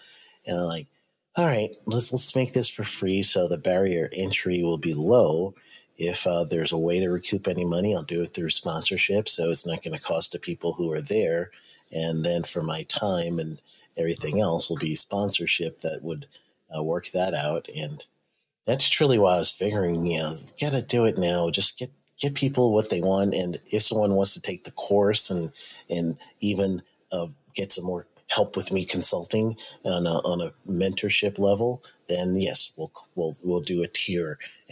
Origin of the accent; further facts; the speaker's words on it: New York, United States; My cousin, I grew up in New York, and my cousin was there.